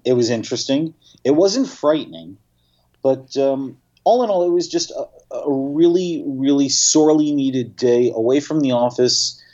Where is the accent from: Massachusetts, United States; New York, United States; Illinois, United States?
New York, United States; Staten Island; from my hometown of Staten Island